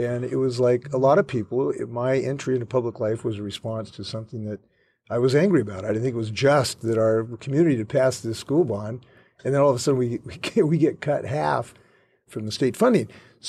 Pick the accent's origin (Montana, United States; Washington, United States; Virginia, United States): Washington, United States; Seattle; Seattle, Washington. My dad was a coach and biology teacher.